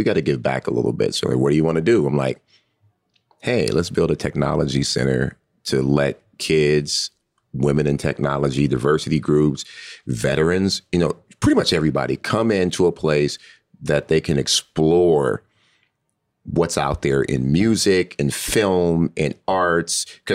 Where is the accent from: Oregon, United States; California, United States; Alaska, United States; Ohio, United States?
California, United States; Compton; growing up in Compton, I could have gone down one of many numerous paths.